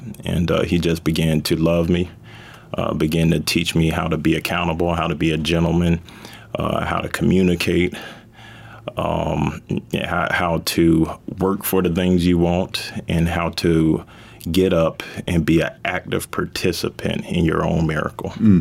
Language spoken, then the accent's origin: English; Florida, United States; I grew up in South Florida, and for the first 8 years or so of my life, I had a really healthy, normal childhood.